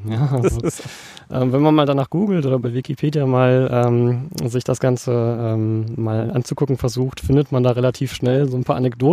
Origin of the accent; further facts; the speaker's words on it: Northern Germany, Germany; Hoffentlich spreche ich das als Norddeutscher das richtig aus, diesen Namen.